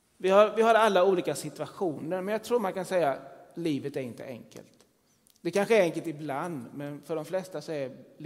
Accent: Jönköping, Jönköping County, Sweden; Jag är uppvuxen i Jönköping, har bott där nästan hela mitt liv. Min pappa var präst i Svenska kyrkan, det var farfar också och farfars far också. Så jag kommer från en stor prästsläkt i Västergötland

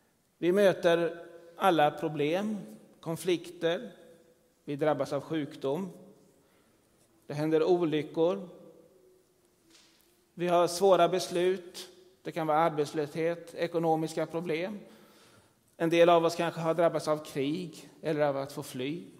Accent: Jönköping, Jönköping County, Sweden; Jag är uppvuxen i Jönköping, har bott där nästan hela mitt liv. Min pappa var präst i Svenska kyrkan, det var farfar också och farfars far också. Så jag kommer från en stor prästsläkt i Västergötland

